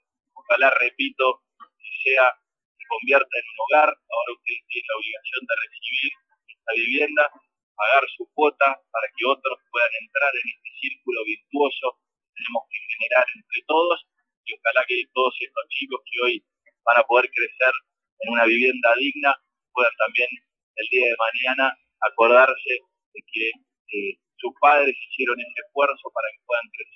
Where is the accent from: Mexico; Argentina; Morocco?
Argentina; este momento difícil que estamos viendo como argentinos